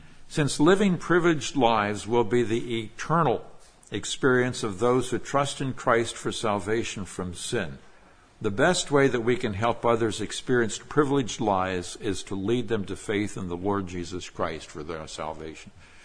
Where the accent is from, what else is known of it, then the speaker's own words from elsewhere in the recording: Nigeria; I grew up in Nigeria, West Africa. When my parents went to Nigeria in 1948, I was just a little baby. I was 11 months of age at the time.